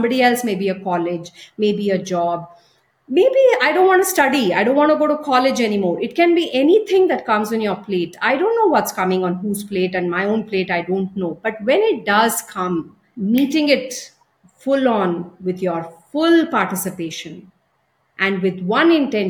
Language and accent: English; India; But then I'm an Indian mom.